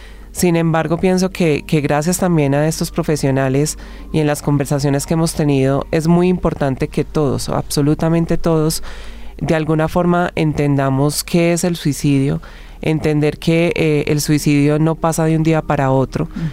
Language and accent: Spanish; Armenia, Quindío, Colombia; yo soy de Armenia, pero me fui a estudiar a Manizales